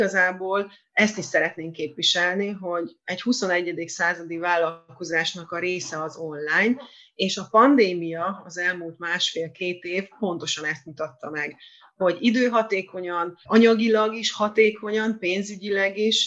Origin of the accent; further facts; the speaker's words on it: Kecskemét, Bács-Kiskun, Hungary; Ilyen szempontból, hogy Kecskeméten vagyunk, ugye mindannyian kecskemétiek vagyunk